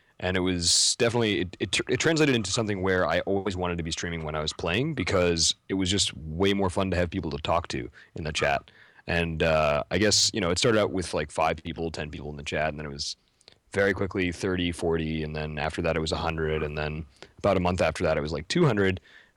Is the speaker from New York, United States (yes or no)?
yes; New York, United States; a breeding ground for serious players in New York, because I am a New Yorker.